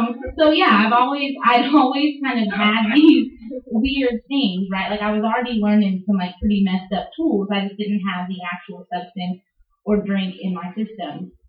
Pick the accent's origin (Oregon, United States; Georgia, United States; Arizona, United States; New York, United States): Georgia, United States; also born or lived in Conroe, Texas; So I was born there, and I stayed there for 3 months, and we moved back to Georgia.